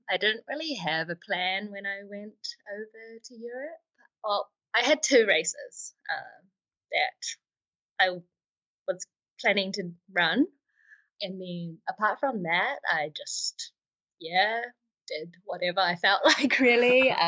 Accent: Auckland, New Zealand; also born or lived in Hamilton; now in Queenstown, New Zealand; And I grew up in Auckland, West Auckland, and moved down to Hamilton for work. And I was there for 4 years

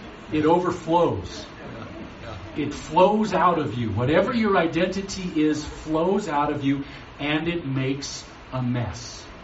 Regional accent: Bellevue, Washington, United States; we live in Bellevue. I grew up in Bellevue, and Bellevue's changed a little bit since I grew up there.

